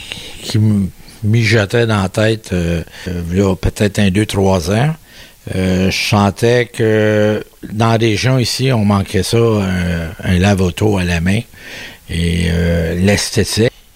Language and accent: French; Montreal, Quebec, Canada; Saint-Côme, originaire de Montréal.